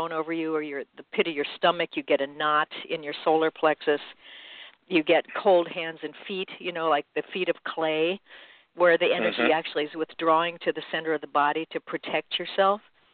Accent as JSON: {"language": "English", "region": "Midwest", "country": "United States", "tie": "born or raised there", "said": "I grew up in the Midwest running around riding horses and just doing stuff"}